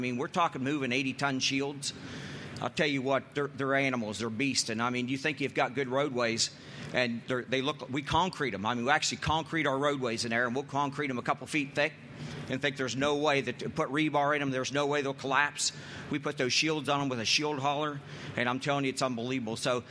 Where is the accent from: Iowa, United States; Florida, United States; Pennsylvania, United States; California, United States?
Pennsylvania, United States; Ellwood City; I grew up in Pennsylvania, in Elwood City, north of here.